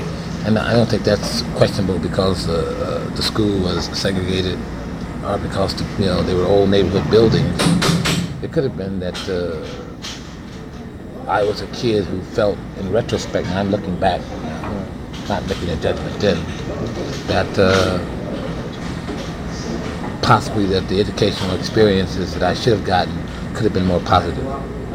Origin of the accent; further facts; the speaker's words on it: Champaign, Illinois, United States; I enjoyed growing up in Northeast Champaign.